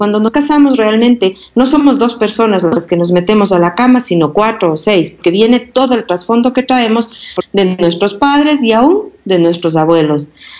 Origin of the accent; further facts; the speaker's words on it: Cuenca, Azuay, Ecuador; born there; yo nací en Cuenca, que es una ciudad pequeña, más provinciana.